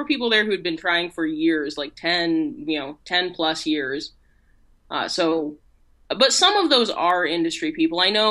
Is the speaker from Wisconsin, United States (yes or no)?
yes; Wisconsin, United States; I mean, the only thing is, and understand, I'm coming from Wisconsin, where our main food groups are beer, brats, and cheese.